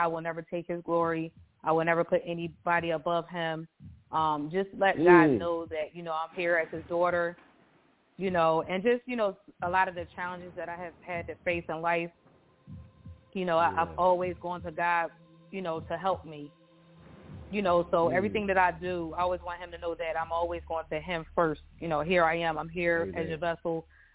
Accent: New Jersey, United States; now in Baltimore, United States; because I'm originally from Jersey. I'm not a original Baltimorean.

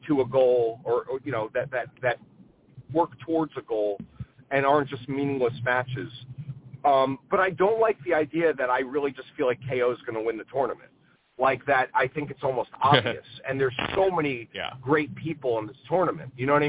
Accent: New York, United States; Brooklyn, as a New Yorker myself, Brooklyn is a big, big, big-time thing.

